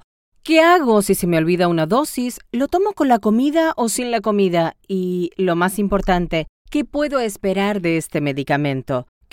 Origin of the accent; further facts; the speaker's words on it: Savannah, Georgia, United States; Bueno, yo estaba en el área de Savannah, soy de Savannah, y surgió la oportunidad de trabajo aquí.